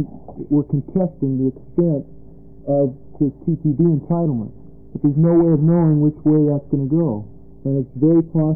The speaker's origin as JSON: {"language": "English", "town": "Portland", "region": "Oregon", "country": "United States", "said": "We represent lots of workers all over the state. I'm from Portland."}